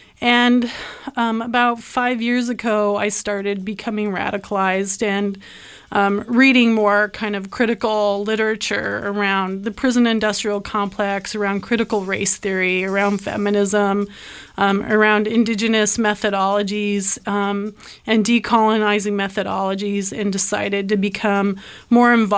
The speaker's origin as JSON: {"language": "English", "region": "Oklahoma", "country": "United States", "also_born_or_lived": "Taos Pueblo, United States / Colorado, United States", "said": "I'm Choctaw from Oklahoma. I was born on Taos Pueblo Reservation. I am also of Scottish descent and grew up around poverty."}